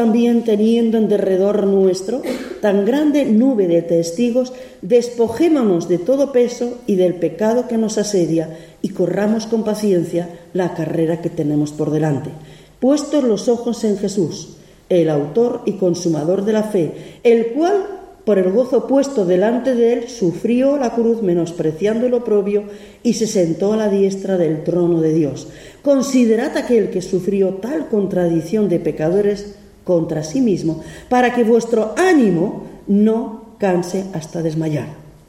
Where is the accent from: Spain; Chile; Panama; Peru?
Spain; Region of Murcia; Yo soy murciano, se nota ahí, ¿no?